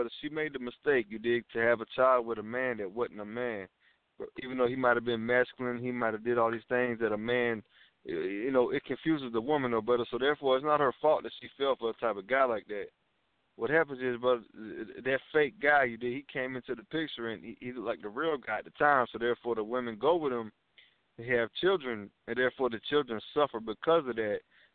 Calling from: Georgia, United States; I'm calling from Georgia.

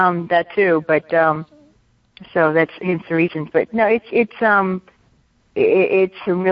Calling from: Louisiana, United States; In Louisiana.

